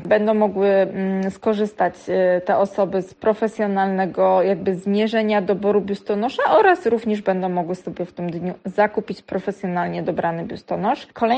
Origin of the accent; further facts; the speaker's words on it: Złoczew, Łódź Voivodeship, Poland; a że pochodzę ze Złoczewa i mam sentyment do tego miasta, ponieważ nadal mieszkają tam moi rodzice